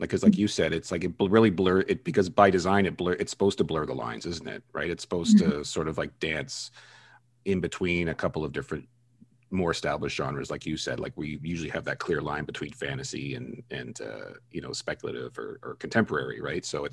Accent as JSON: {"language": "English", "country": "Canada", "said": "I'm in Toronto, by the way. I'm Canadian."}